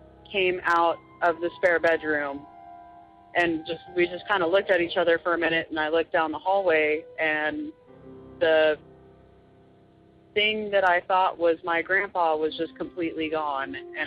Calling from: Arizona, United States; I'm from Arizona.

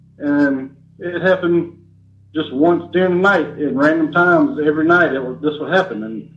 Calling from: Savannah, Georgia, United States; from in Savannah, Georgia.

